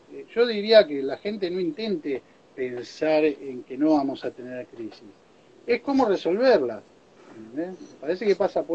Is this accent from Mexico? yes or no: no; Argentina; No creamos que digamos, somos los argentinos, somos lo peor, porque al contrario.